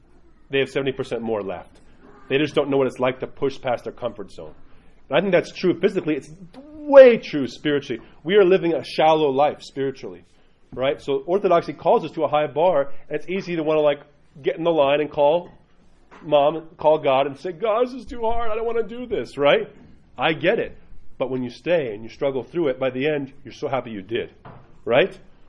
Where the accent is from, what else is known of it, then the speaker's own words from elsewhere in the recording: New York, United States; where I grew up in New York